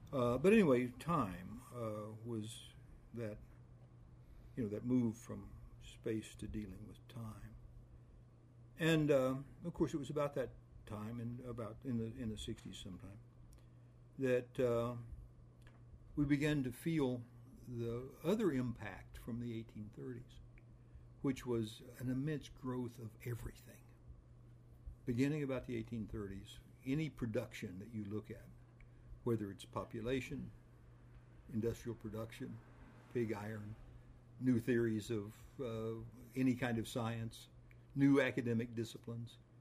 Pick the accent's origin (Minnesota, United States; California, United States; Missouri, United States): Missouri, United States; West Plains; I can go back to West Plains, Missouri, where I grew up in the Missouri Ozarks